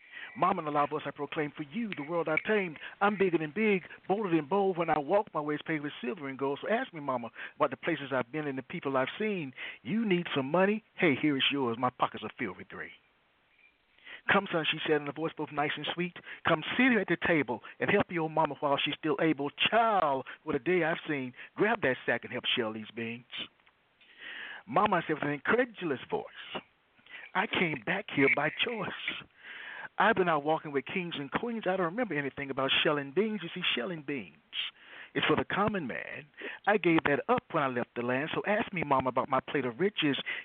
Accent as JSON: {"language": "English", "town": "High Point", "region": "North Carolina", "country": "United States", "said": "well, I am from High Point, North Carolina."}